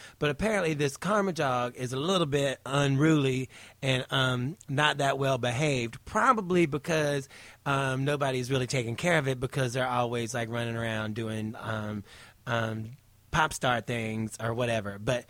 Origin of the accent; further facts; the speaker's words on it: North Carolina, United States; when she was in her teens, around 17, I believe, in my home state of North Carolina